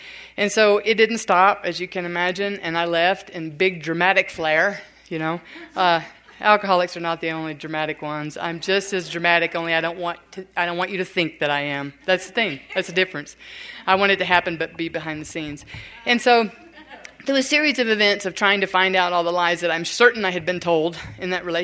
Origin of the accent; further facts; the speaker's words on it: Southern US, United States; accent: Southern; My accent was so thick, people didn't even know what I was saying, you know, and they, oh God, they made fun of me. It was pitiful, just pitiful, and hurt my feelings, you know, I mean, really hurt my feelings, because the whole Southern hospitality thing